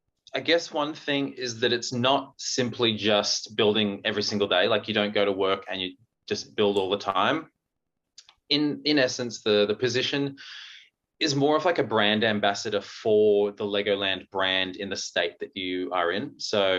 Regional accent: Melbourne, Victoria, Australia; I cancelled one of our biggest shows that we had for the tour to fly down to my home state, Melbourne, to enter in this Lego competition.

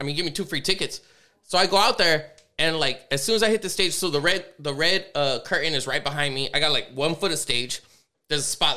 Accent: La Puente, California, United States; being a white boy growing up in La Puente bullshit.

